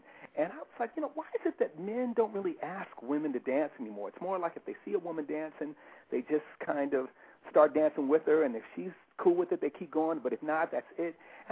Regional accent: Los Angeles, California, United States; I grew up in Los Angeles when Los Angeles was, you know, had a huge population of African Americans.

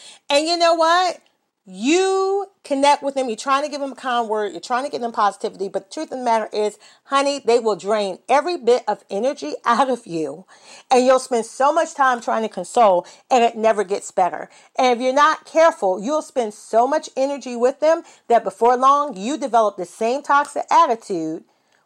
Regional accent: the South, United States; Well, you know, I'm from the South, so maybe they're just being extra, hospitable.

